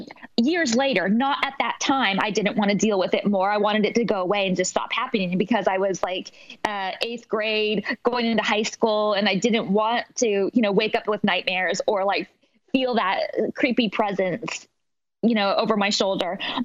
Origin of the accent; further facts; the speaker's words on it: California, United States; So I didn't grow up in L.A. I grew up in Northern California.